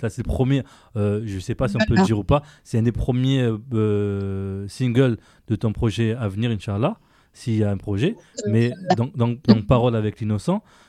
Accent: Marseille, Provence-Alpes-Côte d'Azur, France; moi je suis vraiment français. Moi, je suis français, marseillais.

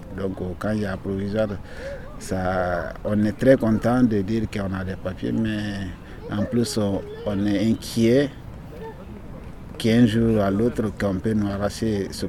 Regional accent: Côte d’Ivoire; Et comme on le dit, chez nous en Côte d'Ivoire, le découragement n'est pas ivoirien

